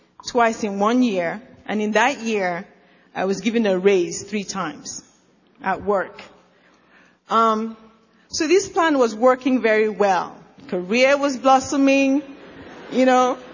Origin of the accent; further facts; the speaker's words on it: Nigeria; also born or lived in London; now in New York, United States; I've always lived in cities. You know, I grew up in Nigeria. I come from Nigeria, and I lived in the most rowdy city in Nigeria. Then I moved to London, and then I moved to New York.